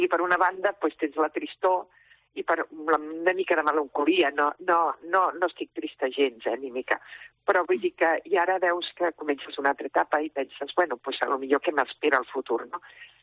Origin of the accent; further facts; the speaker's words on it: Barcelona, Catalonia, Spain; Jo sóc molt barcelonina, m'agrada molt.